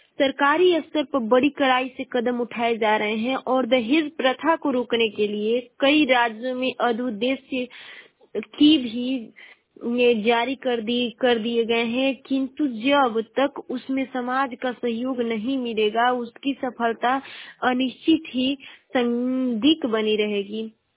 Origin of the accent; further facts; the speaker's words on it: Uttar Pradesh, India; और मैं बलिया जिले की निवासी हूँ।